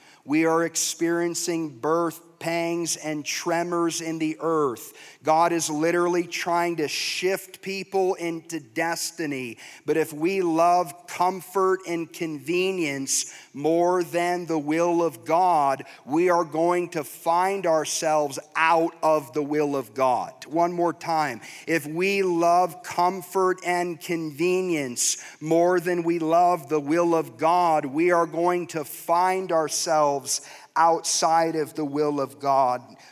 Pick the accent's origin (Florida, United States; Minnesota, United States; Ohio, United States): Florida, United States; Growing up in Florida, the last one that blew through, I know I'm a nut.